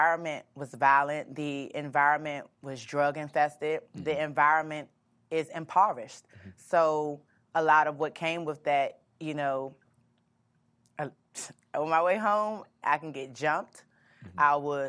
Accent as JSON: {"language": "English", "town": "Washington", "region": "District of Columbia", "country": "United States", "tie": "born or raised there", "said": "So growing up in D.C., I'm from Southeast."}